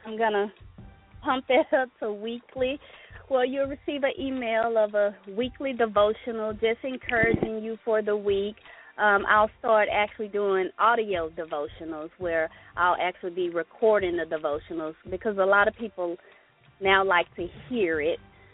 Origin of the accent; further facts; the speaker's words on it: Ruston, Louisiana, United States; I'll be having a book launch reception in my hometown of Ruston, Louisiana